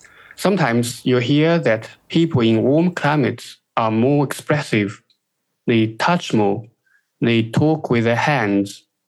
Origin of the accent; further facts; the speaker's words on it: China; For me, growing up in China, for example, in my home, I didn't have what you might call personal space